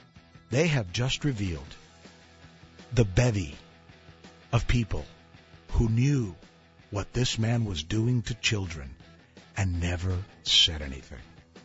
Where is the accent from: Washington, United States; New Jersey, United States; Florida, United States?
Florida, United States; Remember, I grew up in Florida.